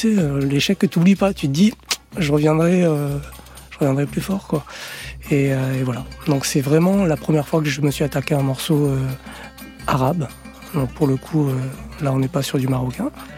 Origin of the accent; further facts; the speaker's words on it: France; born there; Moi, je suis né en France. Je me sens français.